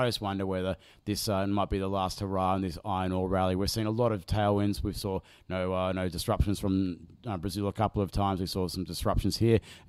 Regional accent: Lindfield, New South Wales, Australia; used to have an Ample in my local hood in Linfield where I grew up.

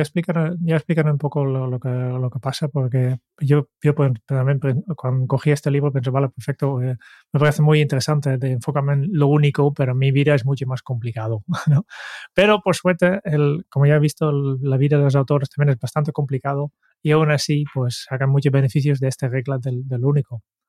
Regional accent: Netherlands; Spanish is a second language; Yo soy holandés y en Holanda hace 20 años estaba muy popular

